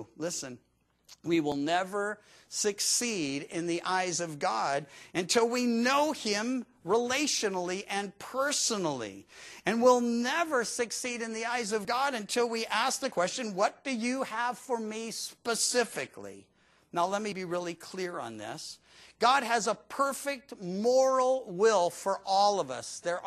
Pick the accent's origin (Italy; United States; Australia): United States; Georgia; born there; they're like, yeah, I'm from Georgia. I'm like, oh, I was born there.